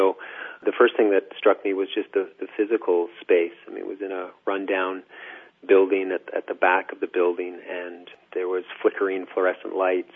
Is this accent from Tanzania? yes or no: yes; Tanzania; born there; also born or lived in Africa; I spent some time in my early years in Africa, and I was born in Tanzania. My parents were teaching at the University of East Africa.